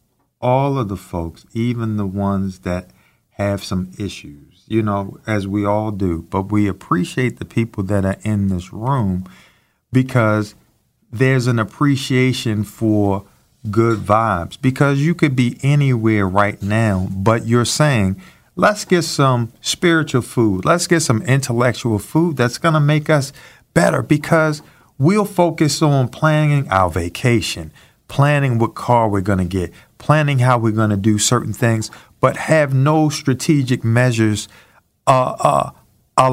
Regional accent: Baltimore, Maryland, United States; Well, I'm from Baltimore, too, okay?

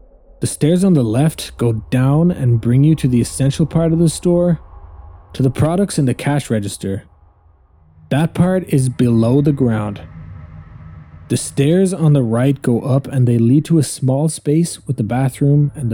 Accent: Finland; English is a second language; I'm from Finland, so I apologize if my English is a bit clunky.

